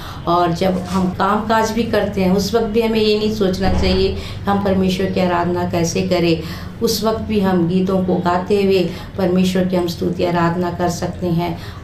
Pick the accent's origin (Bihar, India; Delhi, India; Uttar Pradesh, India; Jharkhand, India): Jharkhand, India; मैं झारखंड की रहने वाली हूँ और मैं हिंदू बैकग्राउंड से आती हूँ